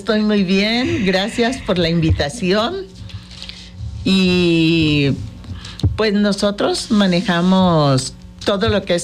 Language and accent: Spanish; Cuautla, Morelos, Mexico; born there; Porque todos nosotros nacimos en Cuautla, sí. Mis hermanos y yo. Mi papá pues era de Jonacatepec, también Morelos.